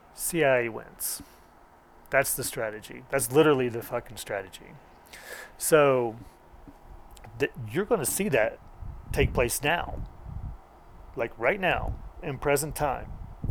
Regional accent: Oklahoma, United States; There was the Oklahoma City bombing. I'm from Oklahoma.

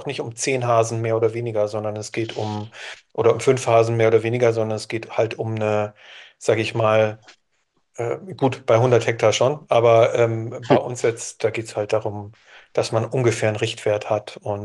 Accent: Lower Saxony, Germany; er ist ja auch aus Niedersachsen wie ich und bei uns in Niedersachsen ist es ja so, wir dürfen ja Rebhühner jagen

